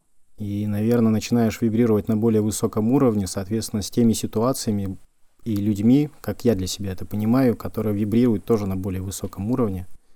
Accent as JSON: {"language": "Russian", "town": "Vologda", "region": "Vologda Oblast", "country": "Russia", "said": "я из Вологды."}